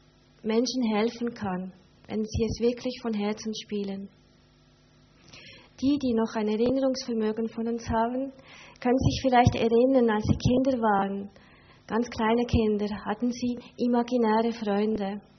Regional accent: Switzerland; German is a second language; ich komme aus der Schweiz. Wenn ihr etwas nicht versteht, dann sagt es, weil Hochdeutsch sprechen ist für Schweizer eine Fremdsprache. Ich komme aus einer kleinen Stadt, die nennt sich tatsächlich Granja Bigot.

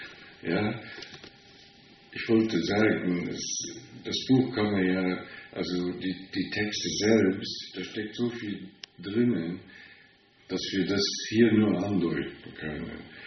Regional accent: Luxembourg; first language Luxembourgish; German is a second language; Ja, ich komme aus Luxemburg.

